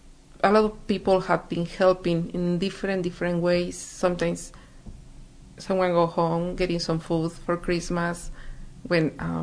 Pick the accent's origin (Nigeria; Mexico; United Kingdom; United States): Mexico; moved away; I am from Mexico, and I immigrated 8 years ago to government issues with my family and husband.